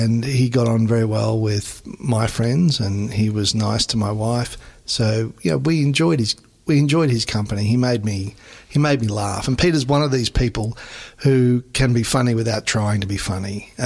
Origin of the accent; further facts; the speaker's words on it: Queensland, Australia; Well, as a Queenslander, I've got a bit of a slow drawl